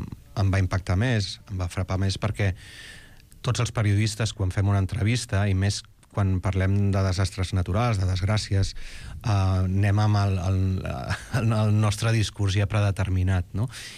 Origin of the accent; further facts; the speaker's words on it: Barcelona, Catalonia, Spain; now in Iceland; jo, com a barceloní que viu a Islàndia